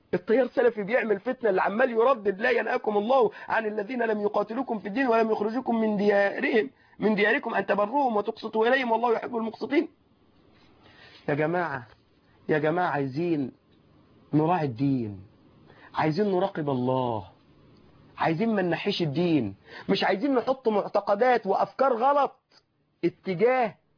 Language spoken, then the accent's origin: Arabic; Suez, Suez Governorate, Egypt; عندنا في السويس في محافظة السويس